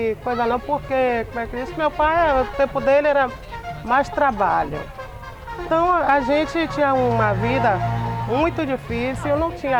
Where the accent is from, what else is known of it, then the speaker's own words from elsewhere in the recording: Salvador, Bahia, Brazil; born there; Pra te dizer, no caso, onde eu nasci, essas coisas. O Salvador é bairro Palmiúdo.